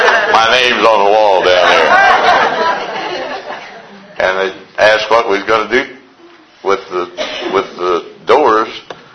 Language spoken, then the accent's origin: English; Missouri, United States; born there; I was born back in Missouri, 1930. I rode to kindergarten with my school teacher in a horse and buggy down a dirt road.